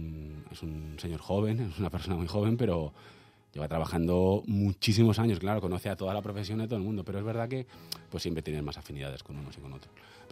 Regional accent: Madrid, Community of Madrid, Spain; born there; Pues nací en Madrid.

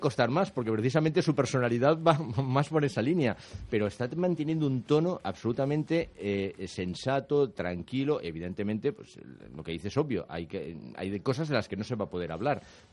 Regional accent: Catalonia, Spain; y yo como catalán estoy mucho más ofendido todavía

